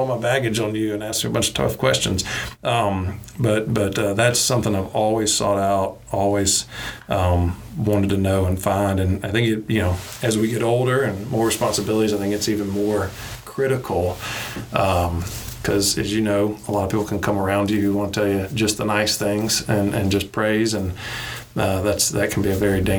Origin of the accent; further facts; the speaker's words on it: the South, United States; You know, growing up in the South, particularly a small town, you know, you were taught don't air your dirty laundry and keep things close.